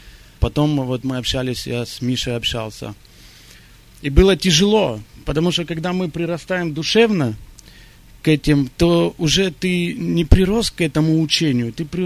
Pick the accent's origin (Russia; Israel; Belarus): Israel; я сам из Израиля, я вырос в Израиле, и покаялся там через довольно-таки харизматичную общину. Моя мама с детства верующая, она из баптистской общины.